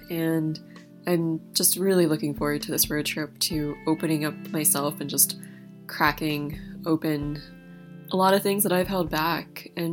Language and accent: English; East Coast, United States; I'm from the East Coast and I'm really excited and a little bit scared about living that closely with my partner.